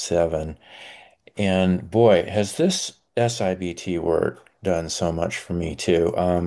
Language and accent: English; Phoenix, Arizona, United States; from Phoenix area in Arizona. It's pretty warm right now.